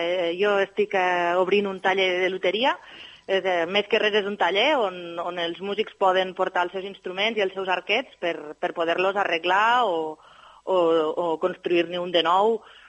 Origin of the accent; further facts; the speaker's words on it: Lleida, Catalonia, Spain; now in Tarragona, Spain; jo vaig decidir vindre aquí a Tarragona, jo soc de Lleida